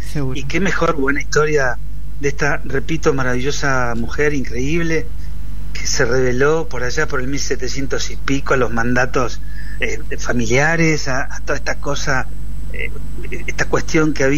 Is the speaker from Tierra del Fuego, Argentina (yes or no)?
no; San Nicolás, Buenos Aires Province, Argentina; moved away as an adult; now in Buenos Aires, Argentina; yo soy de San Nicolás, nací en San Nicolás, en la ciudad de San Nicolás, y a los 18 años me vine para Buenos Aires